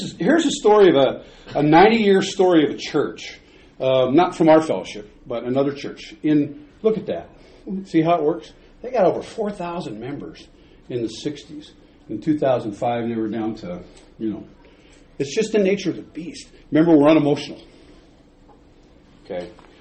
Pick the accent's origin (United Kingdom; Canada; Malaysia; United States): United States; Midwest; Surely it's better where I grew up in the Midwest.